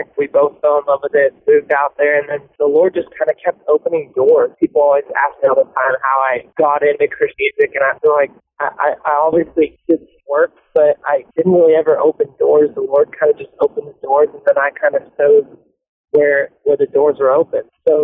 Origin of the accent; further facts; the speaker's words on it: Clovis, California, United States; I'm originally from Clovis, California.